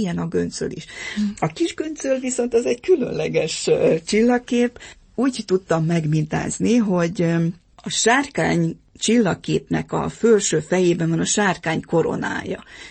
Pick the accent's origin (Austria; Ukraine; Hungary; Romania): Romania; Székely Land; Kimondhatatlanul hálás vagyok, hogy abba a családba születtem, ahová. Tehát, hogy székely lehettem, hogy én az én édesapám … korondi fazekasmester és édesanyám